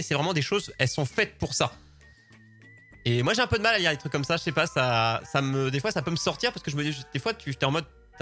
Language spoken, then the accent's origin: French; France; je sais qu'en tant que Français, on l'est.